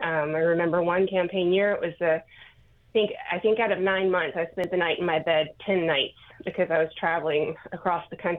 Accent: Tennessee, United States; I grew up in Tennessee, where I grew up shooting skeet and clay, and, you know, guns were not scary for me

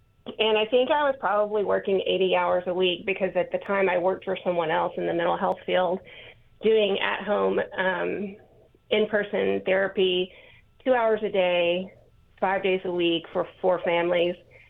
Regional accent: Tennessee, United States; I grew up in Tennessee, where I grew up shooting skeet and clay, and, you know, guns were not scary for me

